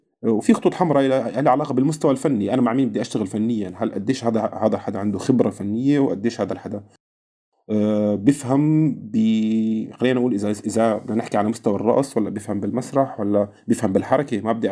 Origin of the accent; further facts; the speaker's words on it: Syria; moved away; also born or lived in Algeria; أنا كنت مقرر أنه أنا من لما طلعت من سوريا أنه أنا بس أوصل لهي المرحلة راح أرجع لسوريا